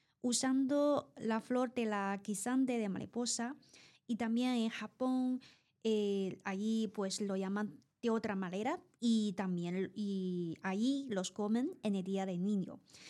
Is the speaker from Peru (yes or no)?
no; South China, China; en el sur, yo soy de sur de China